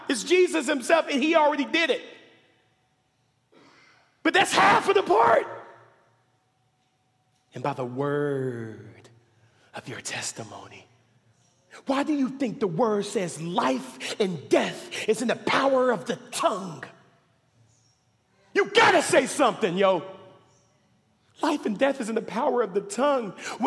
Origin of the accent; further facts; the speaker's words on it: the South, United States; I'm from the South, right?